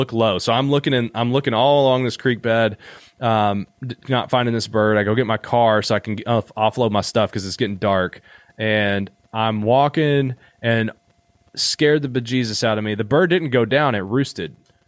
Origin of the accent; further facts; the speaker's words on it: Kentucky, United States; I'm from Eastern Kentucky, so I've been to see this.